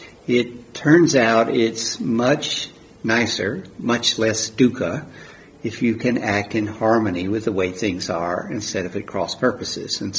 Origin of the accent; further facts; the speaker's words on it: United States; accent: American; I guess you probably already figured out I'm an American from my accent.